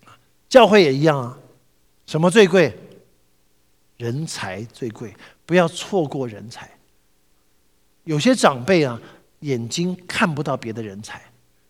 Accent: Taipei, Taiwan; now in North America; 我是从台北来的，台北是一个 很方便的地方

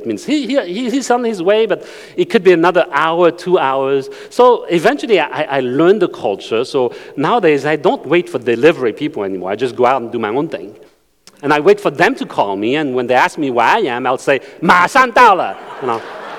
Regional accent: France; first language French; English is a second language; I didn't speak Chinese. I grew up in France, speaking French. Then I had to learn English.

